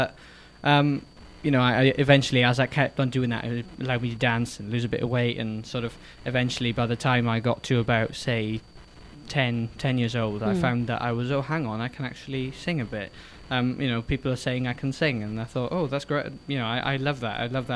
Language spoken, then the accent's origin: English; Wales, United Kingdom; accent: Welsh; now in Romford, United Kingdom; And then my friends here say, no, he's still got a Welsh accent. But then as soon as I come home from Wales back to Romford, everyone's like, wow, you've been to Wales, sort of thing.